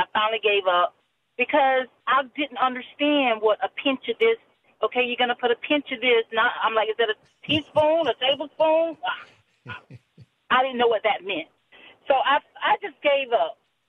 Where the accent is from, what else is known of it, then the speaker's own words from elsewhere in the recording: Donalsonville, Georgia, United States; My hometown is Donaldsonville, Georgia. It's like 65 miles northwest of Tallahassee. It's okay. It's the country. Peanut, cotton, and corn.